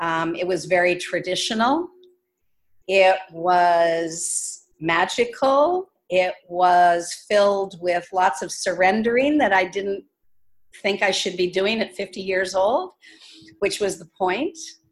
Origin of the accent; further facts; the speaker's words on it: United States; born there; Because I'm not African. I can carry African ancestors, but I'm not African. I was born in America.